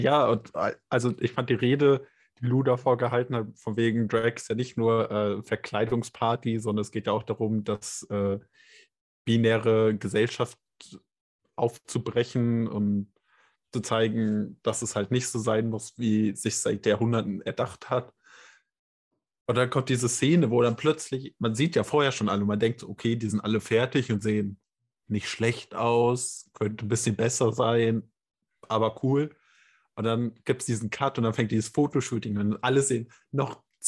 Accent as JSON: {"language": "German", "country": "Germany", "said": "Ich finde immer, als Deutscher Niederländisch zu hören, da versteht man schon sehr viel."}